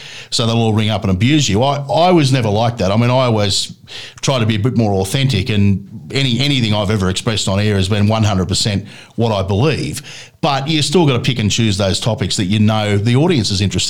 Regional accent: Sydney, New South Wales, Australia; Yeah, you know, I grew up in Sydney, and I remember one of my mates and I, we were about 16 at the time

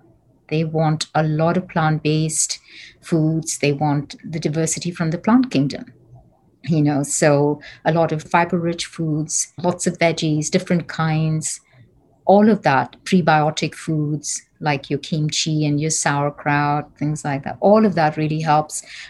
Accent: Bangalore, Karnataka, India; moved away as an adult; now in United States; I'm from India.

